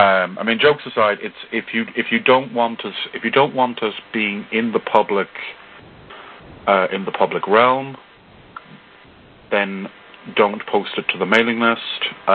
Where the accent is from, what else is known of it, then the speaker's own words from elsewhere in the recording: Ireland; Now, please bear in mind, I am Irish, which means I can talk the hind legs off a donkey